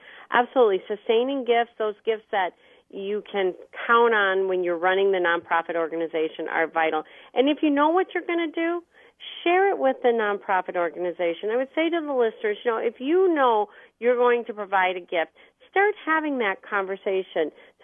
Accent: Alpena, Michigan, United States; in my hometown of Alpena, Michigan, they have a Friends of the Library program.

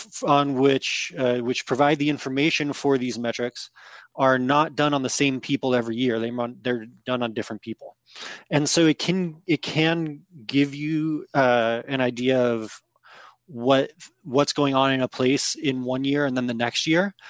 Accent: California, United States; now in New York, United States; And so I'm from California and live in New York

